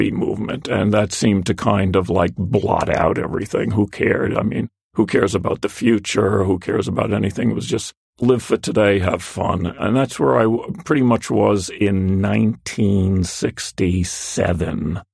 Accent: Palisades Park, New Jersey, United States; I hung out with some local friends in the Palisades Park, Fort Lee area where I grew up in Bergen County, New Jersey.

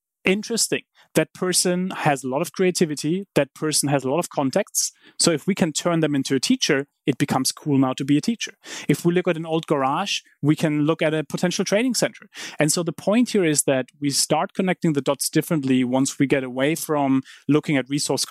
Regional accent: Heidelberg, Baden-Württemberg, Germany; I grew up in Heidelberg

